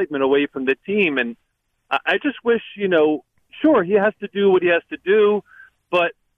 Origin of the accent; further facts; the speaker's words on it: Philadelphia, Pennsylvania, United States; I got to tell you that when I'm watching football and I'm a Philadelphian and an Eagles fan, I don't like the story every week to be about the coach.